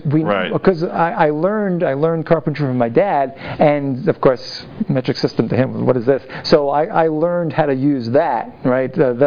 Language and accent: English; New York, United States; thousands and thousands of kids growing up on Long Island who were being, taught somehow, some way.